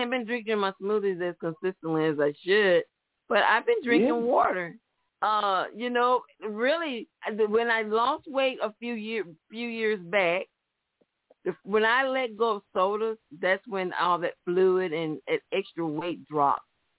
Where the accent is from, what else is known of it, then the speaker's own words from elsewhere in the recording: the South, United States; accent: southern; My southern accent not letting me say it right.